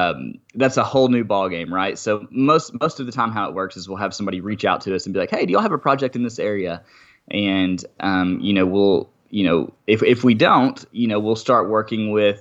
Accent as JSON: {"language": "English", "region": "Arkansas", "country": "United States", "said": "So I'm from Arkansas, but we'd go up to Missouri and my dad kind of grew up fishing there and whatnot."}